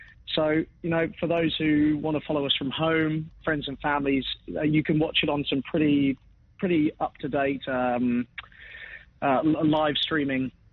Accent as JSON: {"language": "English", "town": "Isle of Wight", "region": "South East England", "country": "United Kingdom", "said": "I'm from the Isle of Wight and I used to sail down there"}